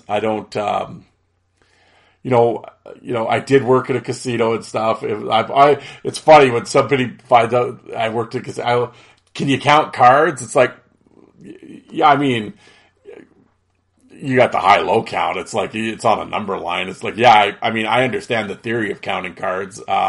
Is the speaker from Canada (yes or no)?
yes; Canada; But being Canadian, I get that back.